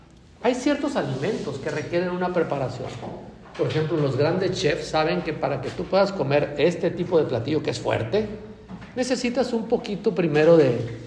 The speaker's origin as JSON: {"language": "Spanish", "country": "Mexico", "said": "somos bautizados, somos cristianos y somos guadalupanos, somos mexicanos, soy católico, vengo de esta familia."}